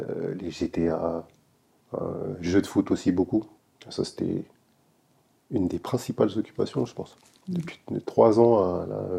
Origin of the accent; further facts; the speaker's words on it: Antony, Île-de-France, France; now in Palaiseau, France; J'ai grandi à Antony dans le 92. Je suis à Palaiseau, là on est actuellement depuis 2 ans.